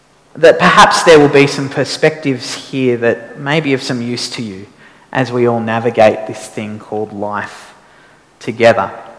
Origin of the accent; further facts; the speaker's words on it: Katoomba, New South Wales, Australia; born there; I was born in Katoomba, but we moved around a lot.